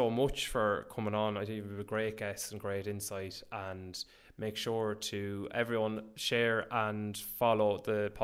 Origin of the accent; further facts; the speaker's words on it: Ireland; We'll probably used to, though, being Irish.